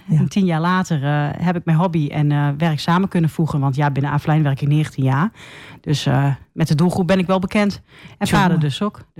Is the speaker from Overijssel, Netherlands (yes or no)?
yes; Almelo, Overijssel, Netherlands; 40 jaar. En geboren en getogen in Almelo.